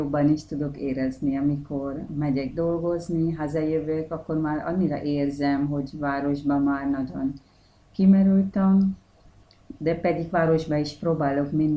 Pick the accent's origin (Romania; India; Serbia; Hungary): India; Hát nekem, én egy indiai vagyok